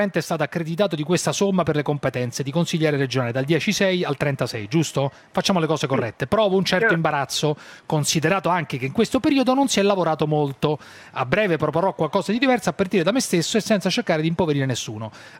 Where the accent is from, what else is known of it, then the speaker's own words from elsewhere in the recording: Orvieto, Umbria, Italy; Da umbro a umbro. Allora, tu sai che io sono di Orvieto, di origine.